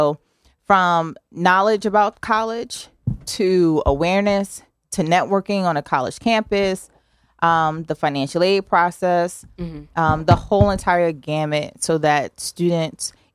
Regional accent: Harlem, New York, United States; I was recruited here from, I'm originally from Harlem, New York.

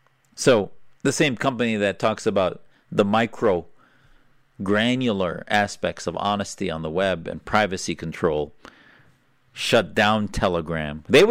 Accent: United States; So little fetwas online, I think, as an American that are hypocritical and, in fact, hilarious.

